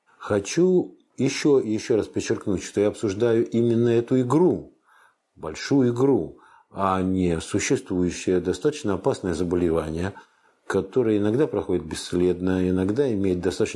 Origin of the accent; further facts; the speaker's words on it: Moscow, Russia; Я коренной москвич, я обожаю этот город, я тут родился.